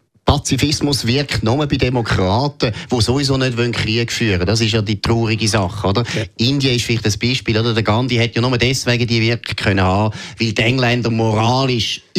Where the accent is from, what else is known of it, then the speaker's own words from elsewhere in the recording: Germany; Ich finde, ehrlich gesagt, auch als Deutscher finde ich es natürlich schon unglaublich ironisch